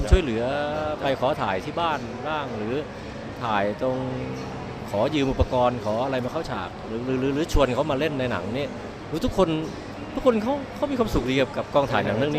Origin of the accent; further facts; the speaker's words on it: Surin, Thailand; ทั้งที่บ้านผมอยู่สุรินทร์แล้วก็ใกล้กับเมืองลาวใกล้กับปากเซแค่ประมาณ200กิโล